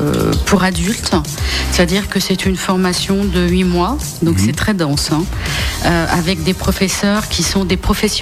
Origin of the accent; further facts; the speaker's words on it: Île-de-France, France; Région parisienne, Val d'Oise.